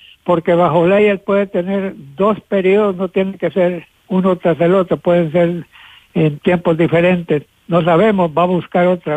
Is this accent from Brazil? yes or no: no; Honduras; now in United States; yo soy de Honduras, ahí tenía mis programas y todo, regreso en el 80, llevo 41 años acá